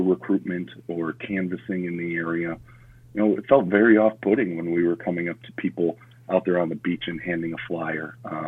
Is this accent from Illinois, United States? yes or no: yes; Illinois, United States; So I'm born and raised in Illinois, actually. Went to some parochial school in Aurora, Illinois, Resurrection.